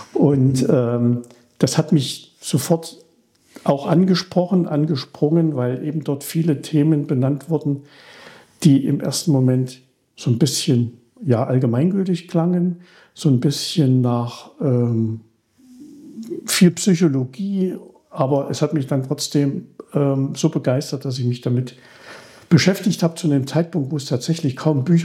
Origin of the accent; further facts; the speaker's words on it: Leipzig, Saxony, Germany; Ich komme aus Leipzig, lebe in Leipzig